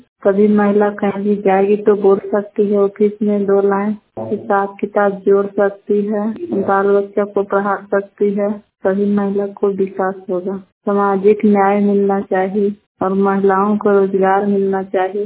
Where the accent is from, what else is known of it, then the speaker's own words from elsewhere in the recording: Madhavan, Bihar, India; गांव माधवन, नवादा जिला के रहने वाली हूँ।